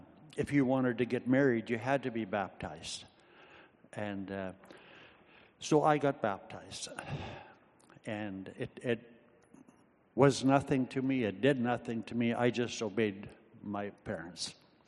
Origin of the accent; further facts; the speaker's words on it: the Prairies, Canada; also born or lived in Vanderhoof; I was born in Vanderhoof. I grew up in the prairies.